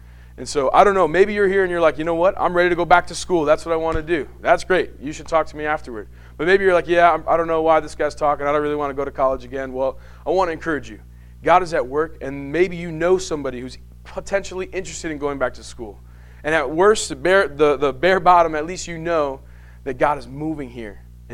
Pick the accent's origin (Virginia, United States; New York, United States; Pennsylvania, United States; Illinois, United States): New York, United States; Amsterdam; But anyway, so I'm from Amsterdam, New York, and this is my third year in the pastoral ministry program.